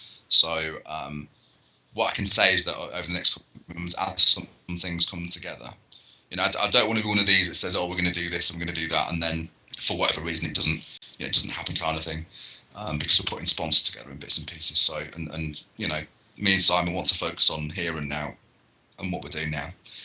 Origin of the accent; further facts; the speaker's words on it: Leeds, Yorkshire and the Humber, United Kingdom; But yeah, to talk about Gary Speed, I'm from Leeds